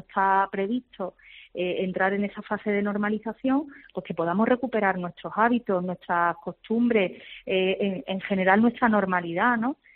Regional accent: Málaga, Andalusia, Spain; Pues yo creo que ahí somos los malagueños los que marcamos un poco ese comportamiento

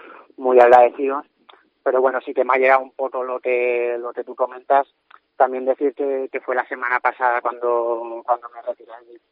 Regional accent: Balearic Islands, Spain; Soy de Mallorca, pero sí que me considero un ostense más. Bueno, tengo familia aquí, mi mujer es de aquí, mis suegros.

